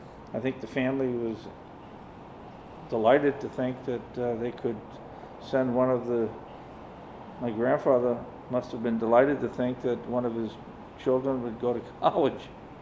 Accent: North Attleboro, Massachusetts, United States; I was born in North Attleboro, Massachusetts, born in April 7th, 1943, and had a happy childhood. In North Attleboro, we were in a rural setting, dairy farms, and it was just, I think, it was nice growing up in the country.

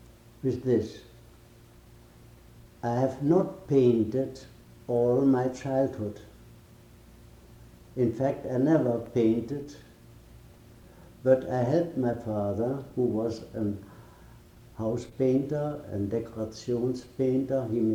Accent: Bottrop, North Rhine-Westphalia, Germany; I loved to go to the neighboring carpenter, to the neighboring shoemaker in my hometown, and all

